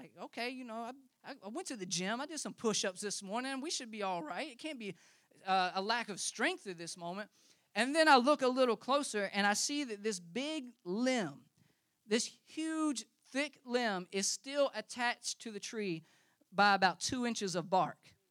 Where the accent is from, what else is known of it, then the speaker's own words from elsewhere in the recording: the Carolinas, United States; now in Florida; we moved here about 2.5 years ago. And I'm from the Carolinas, and so I've gone through a lot of hurricanes in the Carolinas.